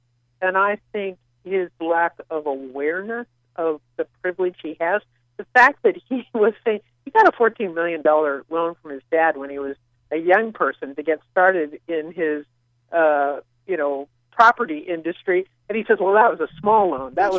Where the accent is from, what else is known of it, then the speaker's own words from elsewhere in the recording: Long Beach, California, United States; I grew up in Long Beach, California